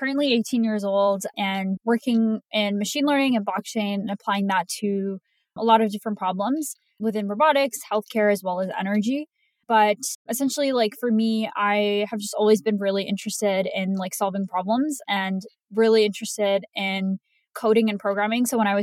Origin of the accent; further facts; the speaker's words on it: Canada; I am from Canada as well.